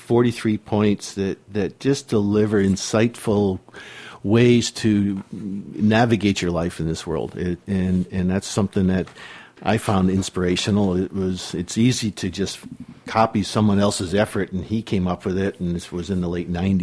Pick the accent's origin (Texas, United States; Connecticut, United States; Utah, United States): Connecticut, United States; now in Shuswap, Canada; I grew up in the East Coast of Connecticut, or not the East Coast, United States in Connecticut